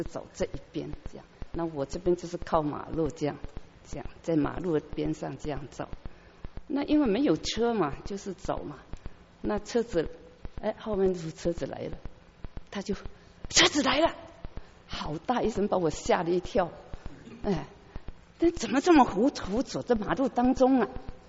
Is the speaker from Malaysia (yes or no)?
no; southern China, China; 他是北方人，我是南方人